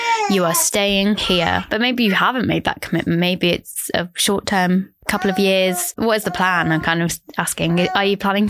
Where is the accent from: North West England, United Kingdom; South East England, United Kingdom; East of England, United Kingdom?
South East England, United Kingdom; Amersham; Because I was born in one part of the UK. I spent 14 years growing up in Amersham in Buckinghamshire. And then I've moved around a lot since then for university and stuff.